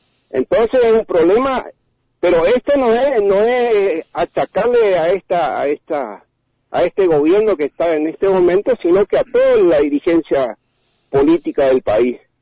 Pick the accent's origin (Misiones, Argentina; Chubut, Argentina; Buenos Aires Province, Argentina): Misiones, Argentina; Monte Carlo; sobre todo en esta zona acá, yo soy de Monte Carlo, es pomelo